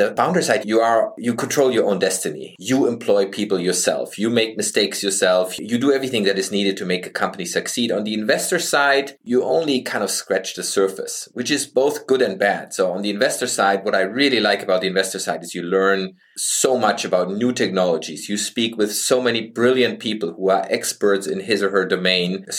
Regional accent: Freiburg, Baden-Württemberg, Germany; I was brought up in Freiburg. It's my hometown.

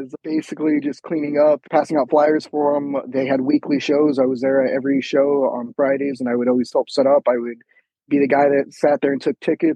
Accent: Cold Lake, Alberta, Canada; I'm from Cold Lake, Alberta, Canada.

